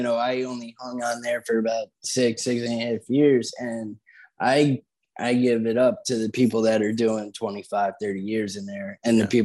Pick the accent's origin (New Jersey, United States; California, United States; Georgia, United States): New Jersey, United States; Union; I grew up in Union, New Jersey, and my dad is